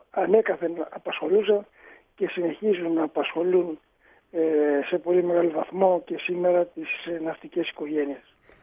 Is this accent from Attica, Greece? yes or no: no; Chios, North Aegean, Greece; Ιδιαίτερα δε η πατρίδα μου, η ιδιαίτερη πατρίδα μου, η Χίος